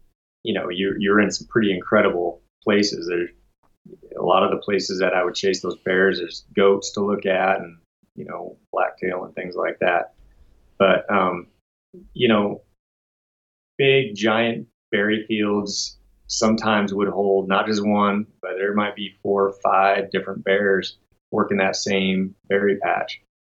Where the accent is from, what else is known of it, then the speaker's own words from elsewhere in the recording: Washington, United States; I came from Washington State, where very limited tags to pull a good spring tag.